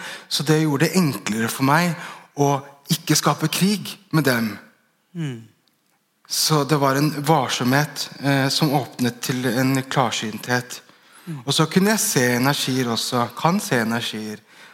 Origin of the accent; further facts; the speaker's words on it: Bærum, Akershus, Norway; jeg vokste opp i Bærum på 90-tallet, lenge før mange av de tingene vi kjenner til nå er liksom mer snakket om, da.